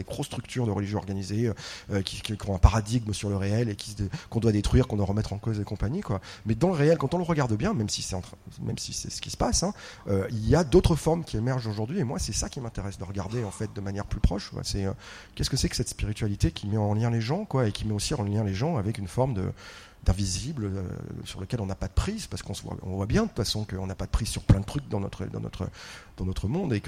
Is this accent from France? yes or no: yes; Marseille, Provence-Alpes-Côte d'Azur, France; Moi je suis marseillaise, donc à Marseille, quand on est petite, on nous fait réciter la main sur le cœur.